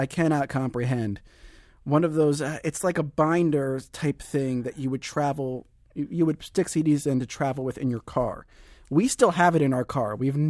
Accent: Arkansas, United States; accent: southern drawl; I am an Arkansan. I can prove it. I've got the documentation.

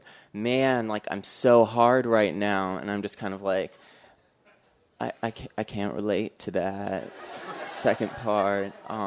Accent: Denver, Colorado, United States; So I grew up in Denver in a very gay neighborhood.

